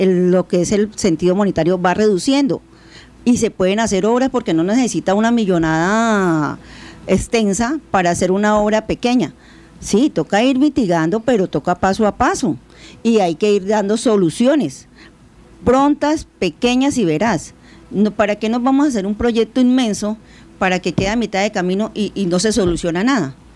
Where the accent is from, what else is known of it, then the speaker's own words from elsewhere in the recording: Colombia; usted sabe que nosotros somos colombianos y como colombianos dejamos todo de último.